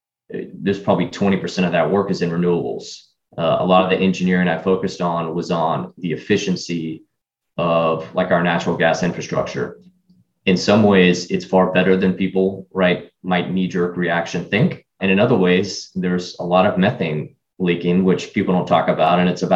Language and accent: English; Houston, Texas, United States; So I grew up in Houston, Texas, which I'm only a few hundred miles from now. I have one little brother. Both my parents still live in Houston